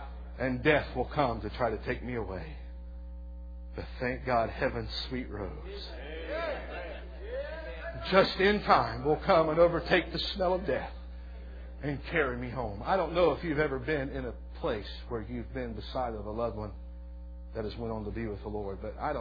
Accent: Ohio, United States; And he had a little pharmacy where I grew up in Ohio.

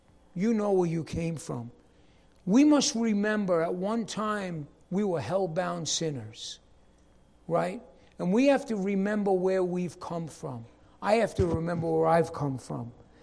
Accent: New York City, New York, United States; And even I'm from New York City. I don't know. There's nothing out here.

